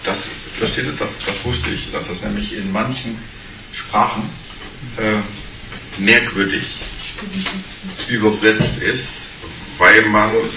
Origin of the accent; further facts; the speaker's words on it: Saxony, Germany; Im Erzgebirge, wo ich aufgewachsen bin, da konntest du die Türen auflassen